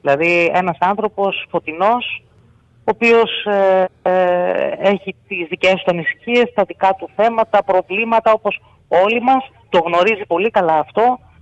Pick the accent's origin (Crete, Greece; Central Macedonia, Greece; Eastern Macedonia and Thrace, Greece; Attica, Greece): Central Macedonia, Greece; Serres; πήγα στο χωριό μου εδώ στις Σέρες, που πλέον δεν υπάρχουν πολλοί άνθρωποι από τα παιδικά μου χρόνια